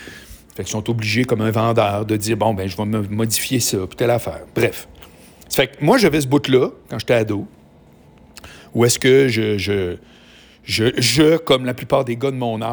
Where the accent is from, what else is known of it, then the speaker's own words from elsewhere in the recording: Charlesbourg, Quebec, Canada; je prenais l'autobus, là, si je me souviens bien, c'était la 39, qui passait pas loin de chez moi à Charlebourg